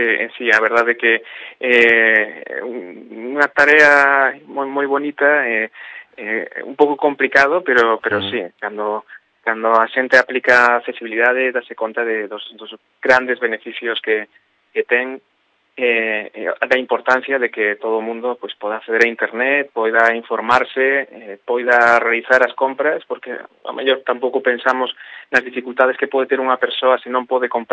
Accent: Galicia, Spain; Todos os fundadores da empresa somos galegos

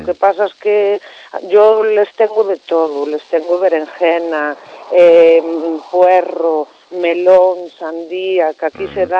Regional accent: Cacabelos, Castile and León, Spain; Yo soy de Cacabelos, del uh-huh. Bierzo.

